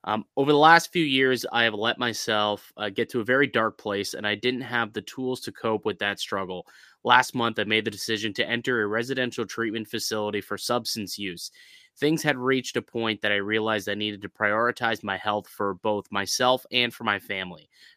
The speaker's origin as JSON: {"language": "English", "town": "Niagara Falls", "region": "New York", "country": "United States", "tie": "born or raised there", "said": "I personally, growing up in Niagara Falls, like I know a handful of people who grew up as Sabres season ticket holders"}